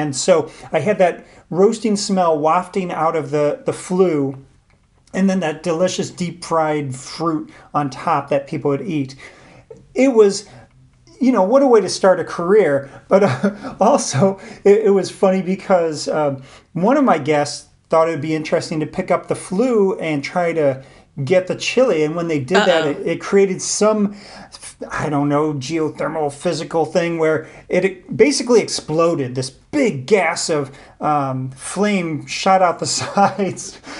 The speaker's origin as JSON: {"language": "English", "town": "St. Louis", "region": "Missouri", "country": "United States", "tie": "born or raised there", "said": "And it's kind of interesting because my family comes from St. Genevieve, Missouri. I'm born and raised in St. Louis"}